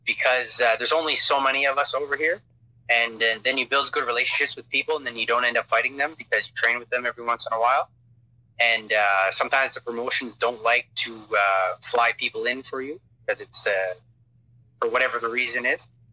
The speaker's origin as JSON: {"language": "English", "town": "Pointe-aux-Chênes", "region": "New Brunswick", "country": "Canada", "lives_now": "Prince Edward Island, Canada", "said": "I'm from New Brunswick, a little place called Pointe-aux-Chênes, but currently I live in Prince Edward Island."}